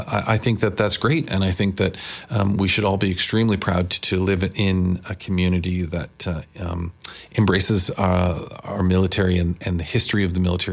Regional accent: Kingston, Ontario, Canada; When I was younger, born and raised in Kingston, we talked about this off air beforehand.

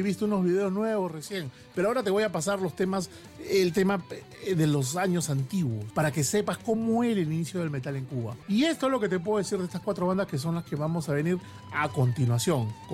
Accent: Peru

